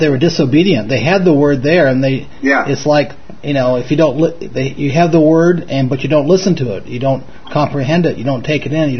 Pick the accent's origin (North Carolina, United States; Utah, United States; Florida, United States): Florida, United States; Miami; Well, I grew up in Miami, Florida, and as a kid I went to high school with a lot of Jewish kids